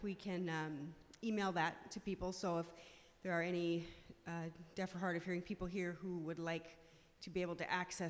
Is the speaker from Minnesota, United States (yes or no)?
yes; Minnesota, United States; I'm from Minnesota, and my home group, we have a lot of interpreted meetings where I'm from.